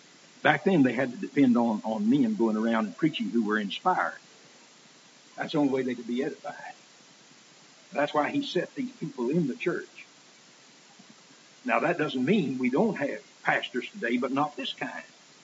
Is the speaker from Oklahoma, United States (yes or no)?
yes; Oklahoma, United States; One time, Steinbeck gave a setting of his book in Oklahoma, my home state, and that's why it was quite interesting to me.